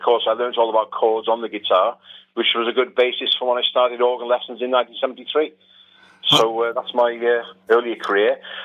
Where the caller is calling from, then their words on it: Connah's Quay, Wales, United Kingdom; I'm at home in Connors Quay, which is Deeside in North Wales.